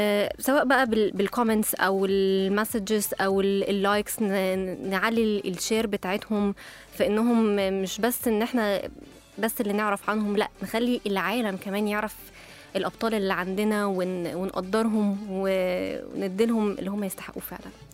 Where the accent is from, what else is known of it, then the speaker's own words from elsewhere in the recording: Egypt; وحابة ان احنا نتكلم اكتر عن هدفنا احنا كمجتمع مصري وشعب